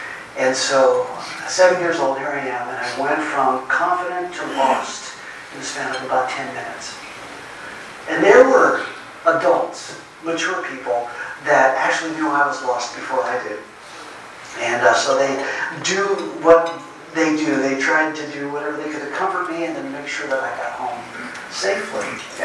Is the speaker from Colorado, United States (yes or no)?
no; Seattle, Washington, United States; But I came here from the Pacific Northwest, Seattle, Washington, to be exact. And I moved across the country almost 5 years ago